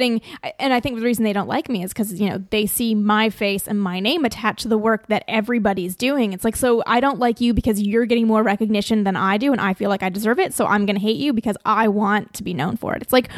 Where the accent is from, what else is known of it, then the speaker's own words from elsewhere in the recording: Toronto, Ontario, Canada; born there; he works at the hospital I was born in Toronto.